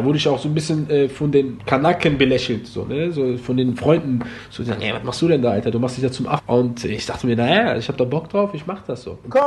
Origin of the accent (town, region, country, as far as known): Germany; born or raised there